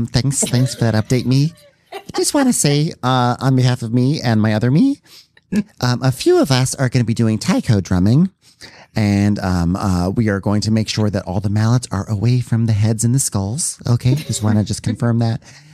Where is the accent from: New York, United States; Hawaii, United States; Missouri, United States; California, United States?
New York, United States; I would say I'm a Jersey Mike's, but I'm from Long Island.